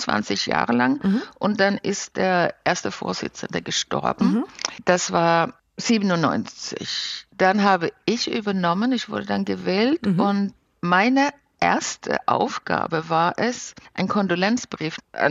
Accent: Sweden; now in Heidelberg, Germany; damals war ich noch Gemeinderätin in Stadt Heidelberg als Schwedin, ist nicht so gewöhnlich.

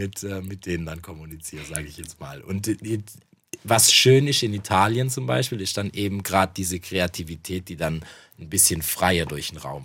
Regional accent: Germany; first language German; Deutsch ist halt auch meine Muttersprache und ich bin einfach auch sehr an Deutschland gebunden im Allgemeinen und ich bin hier auch aufgewachsen

